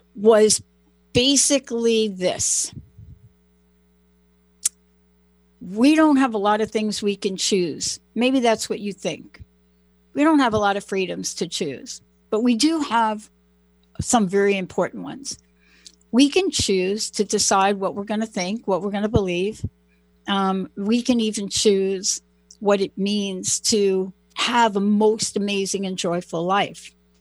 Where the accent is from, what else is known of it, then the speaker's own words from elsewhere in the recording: New York, United States; I mean, I'm from New York.